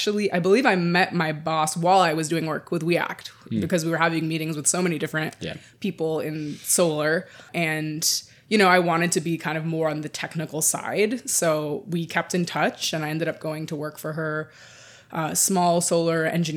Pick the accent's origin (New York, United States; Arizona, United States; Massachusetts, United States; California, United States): New York, United States; New York City; I'm born and raised in New York City in Lower Manhattan, so not in Northern Manhattan, but always spent a fair amount of time in the area as a New York City kid growing up.